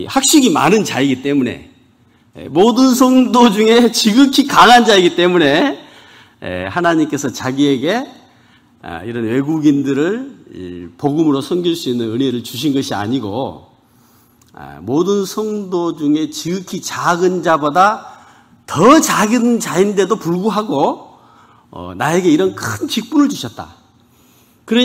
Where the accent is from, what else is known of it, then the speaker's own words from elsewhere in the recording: Muan, South Jeolla, South Korea; born there; 전라남도 무안군 무암읍에서 태어났는데요. 이남 사녀 중에 막내로 태어났습니다.